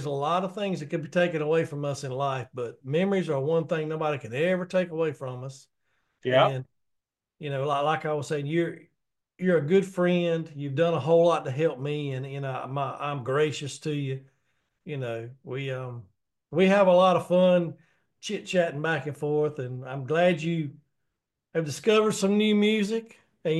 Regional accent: the South, United States; I call it a toboggan. I don't know what you call it. I'm from the South, so it's

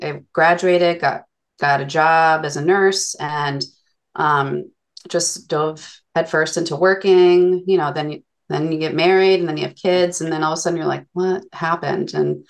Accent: North Haven, Connecticut, United States; So I grew up in North Haven.

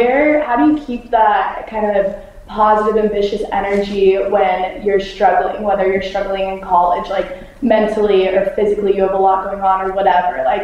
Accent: Utah, United States; I'm from Utah, so a lot of people don't drink coffee in Utah.

